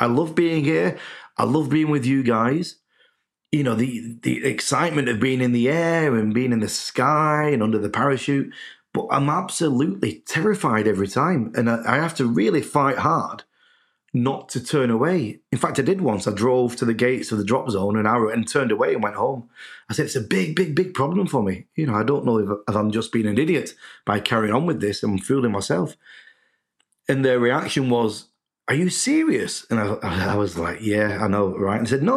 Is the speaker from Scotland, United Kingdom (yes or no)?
no; Manchester, North West England, United Kingdom; near my hometown in Manchester.